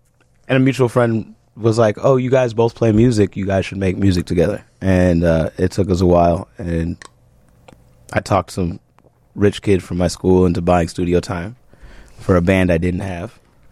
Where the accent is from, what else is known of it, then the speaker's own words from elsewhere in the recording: Chicago, Illinois, United States; also born or lived in Columbus / Milwaukee; I wasn't born in Chicago. Okay. My parents met here, and I was born in Columbus, Ohio.